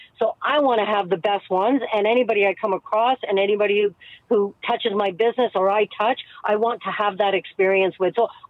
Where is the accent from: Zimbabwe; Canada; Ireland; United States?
Canada; I'm an immigrant. My parents, yes, immigrated to Canada years ago. I mean, obviously I'm Canadian. My parents came over, right?